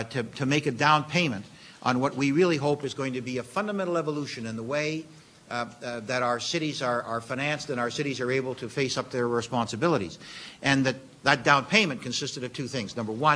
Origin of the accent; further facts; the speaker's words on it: Montreal, Quebec, Canada; First of all, I am from Montreal, and the mayors